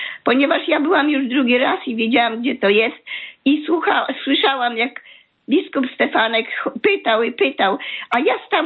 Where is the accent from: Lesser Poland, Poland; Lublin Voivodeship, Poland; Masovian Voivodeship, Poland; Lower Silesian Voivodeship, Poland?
Lublin Voivodeship, Poland; Tomaszów Lubelski; na temat sytuacji w Tomaszowie Lubelskim, bo stamtąd pochodzę, na temat takiego obozu NKWD w mojej wiosce, nie będę wymieniała.